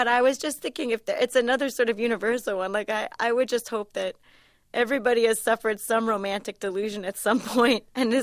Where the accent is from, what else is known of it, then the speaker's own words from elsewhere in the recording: Florida, United States; Yeah, something about growing up in Florida light like that.